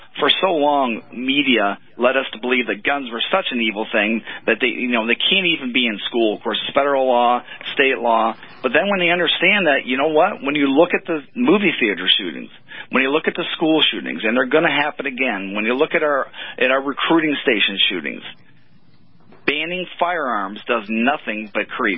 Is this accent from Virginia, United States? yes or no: no; Ohio, United States; Of course, I'm from Ohio.